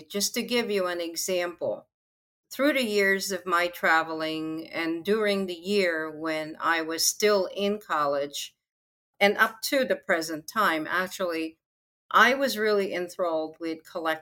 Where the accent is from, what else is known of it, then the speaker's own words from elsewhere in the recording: Philippines; since I'm from the Philippines where this all started